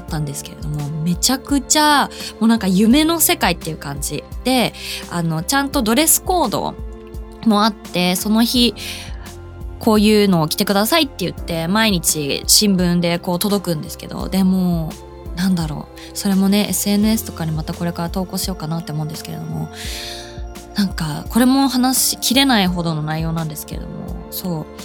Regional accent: Saitama, Japan; 今年はぜひね、私の地元埼玉のコースをちょっと回りたいなとかって思ってて

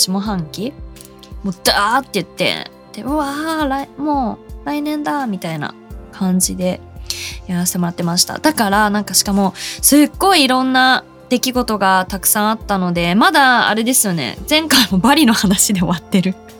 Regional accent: Saitama, Japan; これ地元埼玉武蔵浦和

